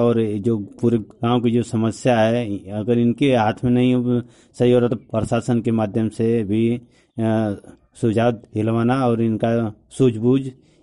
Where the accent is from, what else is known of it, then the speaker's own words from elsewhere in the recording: Jalalabad, Uttar Pradesh, India; बिशनपुरा, जलालाबाद का रहने वाला हूँ।